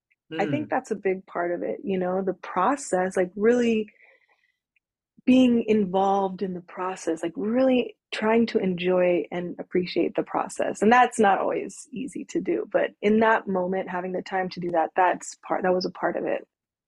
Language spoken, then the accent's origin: English; Berkeley, California, United States; I grew up in Berkeley, okay